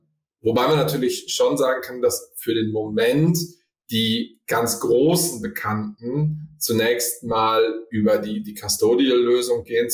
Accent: Cologne, North Rhine-Westphalia, Germany; weil Köln für mich meine Heimat ist.

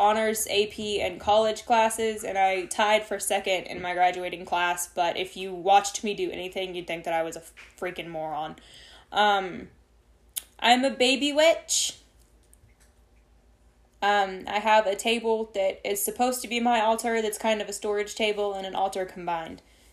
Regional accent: Wheeling, West Virginia, United States; born there; Wheeling, West Virginia.

